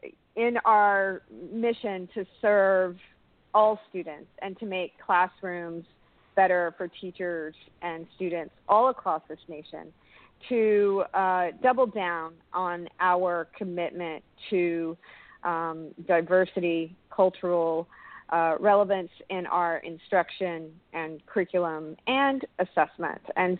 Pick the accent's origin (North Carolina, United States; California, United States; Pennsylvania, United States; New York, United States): North Carolina, United States; And also, I have to say, North Carolina is my home state. I'm a proud graduate of the K-12 public education system